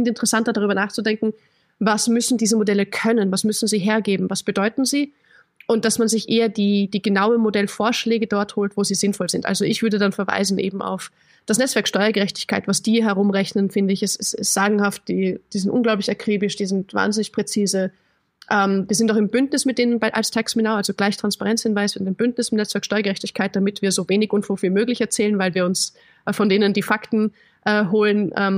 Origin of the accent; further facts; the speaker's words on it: Austria; Wir in Österreich haben gar keine Erbschaftssteuer.